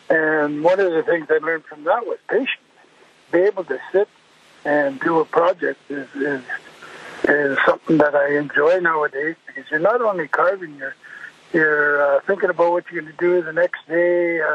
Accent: Cranberry Portage, Manitoba, Canada; also born or lived in Flin Flon; I grew up in Cranberry Portage until I was about 11 years old, and then went into the foster home system and lived up in the Flin Flon area

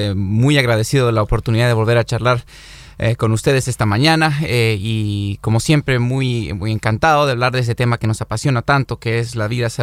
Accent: Bolivia; yo soy oriundo de Bolivia. Tal como el doctor Claros, me formé en la Facultad de Medicina de Bolivia

